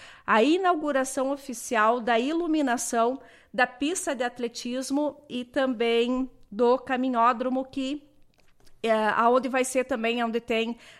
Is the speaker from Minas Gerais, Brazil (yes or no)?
no; Capão Bonito do Sul, Rio Grande do Sul, Brazil; Nós que nascemos e se criamos em Capão Bonito